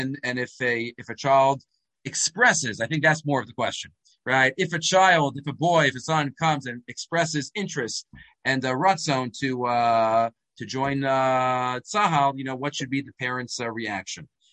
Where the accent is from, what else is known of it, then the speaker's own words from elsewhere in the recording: Far Rockaway, New York, United States; moved away as an adult; now in Israel; even though I davened in a shtiebel growing up in Far Rockaway. But, you know, all of us, I was the fourth of the four children in my family to make aliyah